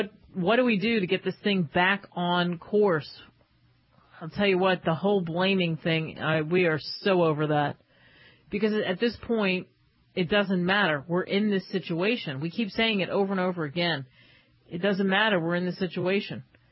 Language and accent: English; United States; You know, I always pinch myself that I'm an American.